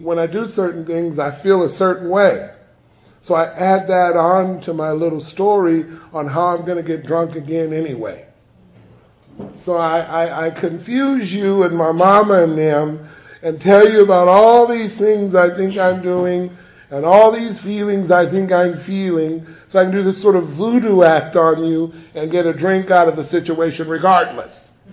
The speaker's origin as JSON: {"language": "English", "town": "Watts", "region": "California", "country": "United States", "said": "I come from the Jordan Downs Housing Project in Watts."}